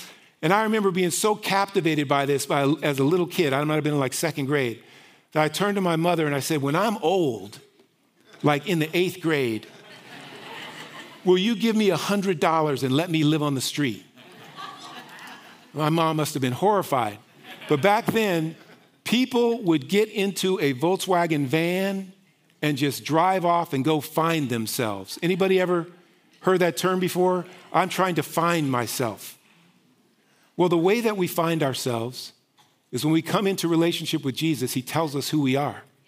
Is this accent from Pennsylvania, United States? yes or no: no; Berkeley, California, United States; Now, I grew up in Berkeley. I was born actually in the 60s.